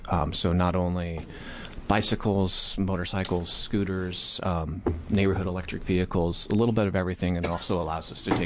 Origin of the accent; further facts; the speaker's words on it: Oregon City, Oregon, United States; I'm from Oregon City.